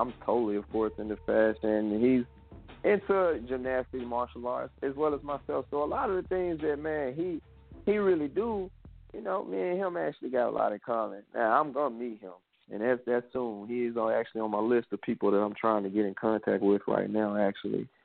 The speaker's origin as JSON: {"language": "English", "town": "Memphis", "region": "Tennessee", "country": "United States", "tie": "born or raised there", "said": "growing up in Memphis in the hood"}